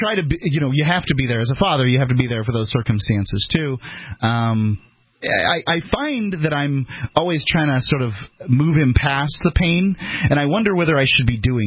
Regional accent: the South, United States; I'm from the South originally.

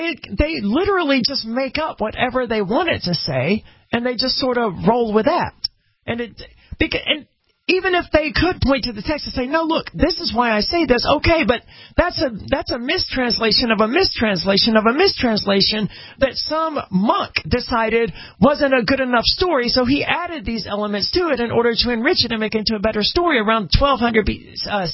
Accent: Mississippi, United States; especially because I am from Mississippi, where I heard these religious teachings through my entire life

